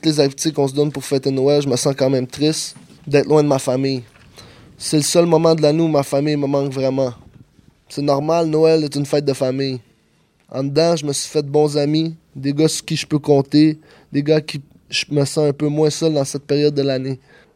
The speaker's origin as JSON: {"language": "French", "town": "Montreal", "region": "Quebec", "country": "Canada", "said": "Je viens d'Hochelaga Maisonneuve, Montréal."}